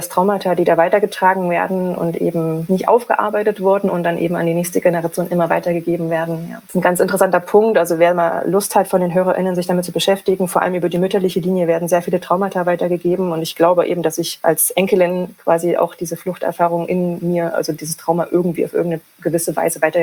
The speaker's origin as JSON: {"language": "German", "region": "East Germany", "country": "Germany", "tie": "born or raised there", "said": "ich bin in der DDR groß geworden"}